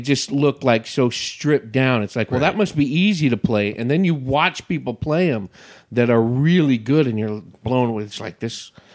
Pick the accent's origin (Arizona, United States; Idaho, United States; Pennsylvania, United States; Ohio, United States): Arizona, United States; I'm from Arizona. They call it a fiddle.